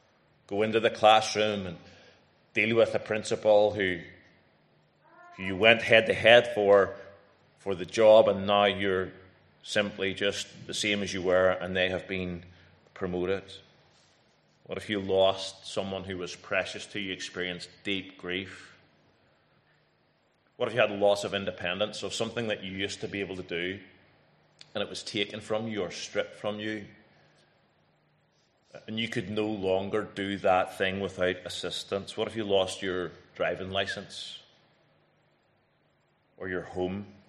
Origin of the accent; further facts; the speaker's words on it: Northern Ireland, United Kingdom; As I stood at Windsor Park, National Stadium, singing the national anthem, cheering on my home country against Belarus, booing the Belarus players, cheering the Northern Ireland players